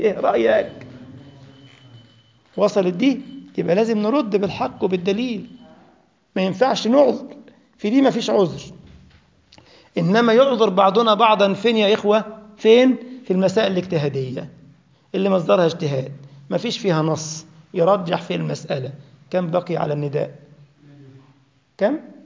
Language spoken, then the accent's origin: Arabic; Egypt; بل فرعون كمان طلع بجسمه موجود عندنا في مصر